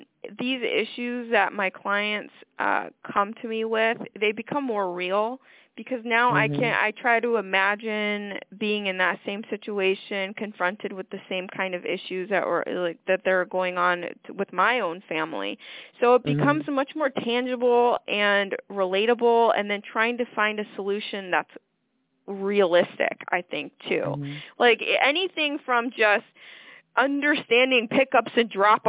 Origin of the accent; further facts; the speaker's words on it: Vermont, United States; Well, I grew up in New England, so in New England, you played hockey, period.